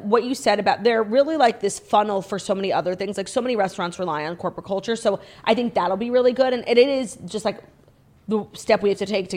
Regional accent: New York City, New York, United States; obviously as a New Yorker, I agree

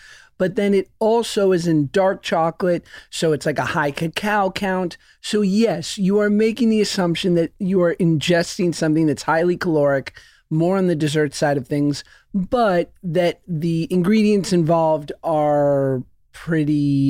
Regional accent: United States; Of course I have. I'm an American.

